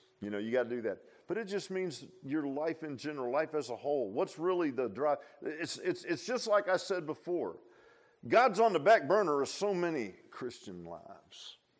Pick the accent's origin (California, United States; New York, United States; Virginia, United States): Virginia, United States; Virginia Beach; I grew up in Virginia Beach in a neighborhood, quarter acre lot, brick houses.